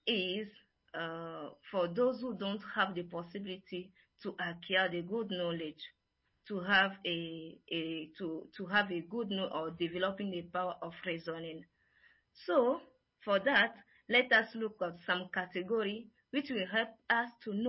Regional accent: Togo; now in Naivasha, Kenya; I'm from Togo, and I'm serving in Kenya. I'm a Global Mission Fellow in Kenya, precisely in Naivasha.

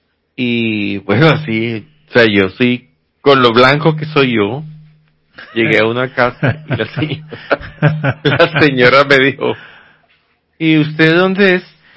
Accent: Sincelejo, Sucre, Colombia; Yo soy de Sincelejo. ¿Tú eres la costa? Yo sí, yo soy costeño.

